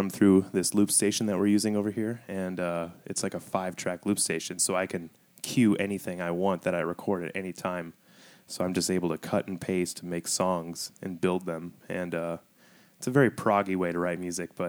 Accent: Wisconsin, United States; now in Austin, United States; So when I moved here in 2009, I very much maintained that I'm from Wisconsin.

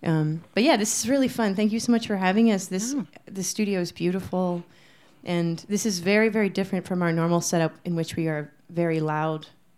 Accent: Baltimore, Maryland, United States; now in Durham, United States; Well, I'm deeply from Baltimore in every way that one can be from Baltimore. But recently I moved to Durham, North Carolina

